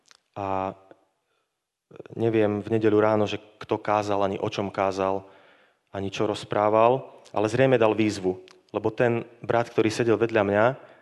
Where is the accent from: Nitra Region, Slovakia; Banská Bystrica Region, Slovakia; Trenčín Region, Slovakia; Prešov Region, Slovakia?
Banská Bystrica Region, Slovakia; pochádzam zo stredného Slovenska, z jednej dedinky malebnej od Zvolena, kde som sa narodil a vyrastal som na dedine.